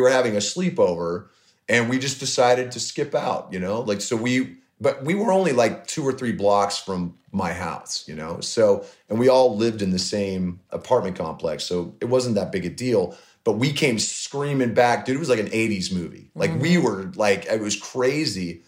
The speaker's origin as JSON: {"language": "English", "town": "Des Moines", "region": "Iowa", "country": "United States", "tie": "born or raised there", "said": "the apartments that I grew up in Des Moines"}